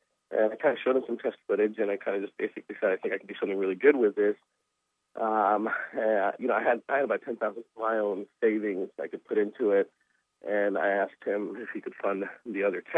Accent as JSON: {"language": "English", "town": "Silver Spring", "region": "Maryland", "country": "United States", "tie": "born or raised there", "said": "Yeah, I grew up in Silver Spring area, Randolph Road, New Hampshire Avenue, Kennedy High School area."}